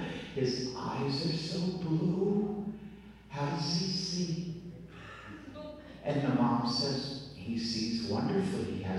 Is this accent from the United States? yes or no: yes; New Jersey, United States; now in San Francisco, United States; I'm from the other coast. I'm from New Jersey. I'm from a place in New Jersey that's so rural.